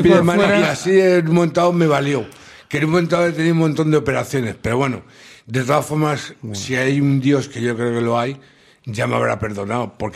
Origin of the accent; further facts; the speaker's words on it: Aranjuez, Community of Madrid, Spain; Es mi tierra natal, y menos mal que la prisión de Aranjuez que han hecho ahora está a 2 kilómetros de allí